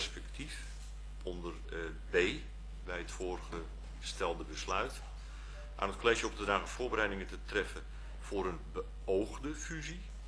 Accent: North Holland, Netherlands; mijn roots liggen ook in de Houtrakpolder. Daar ben ik opgegroeid, grootgebracht en heb ik heel veel jaren doorgebracht.

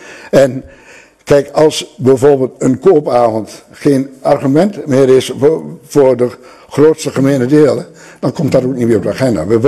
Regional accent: Dalfsen, Overijssel, Netherlands; Ik ben inmiddels al even 71 lentes oud. Ik ben van origine wel een Dalfsenaar. Maar het landschap waar ik geboren ben, mijn ouders hadden een boerderij, dat is nu gemeente Radem

